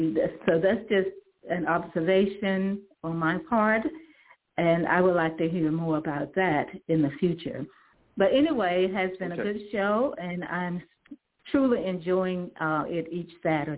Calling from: Maryland, United States; Hello, I am calling from Maryland.

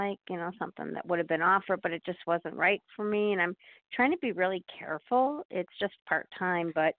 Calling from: Illinois, United States; Illinois.

